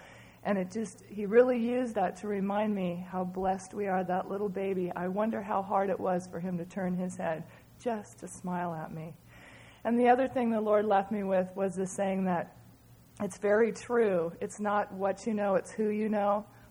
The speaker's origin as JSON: {"language": "English", "region": "California", "country": "United States", "said": "when I said I was from America and from California."}